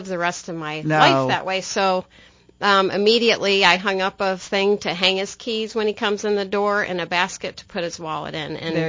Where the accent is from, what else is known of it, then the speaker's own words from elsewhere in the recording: Pickerington, Ohio, United States; Well, I'm from Pickerington.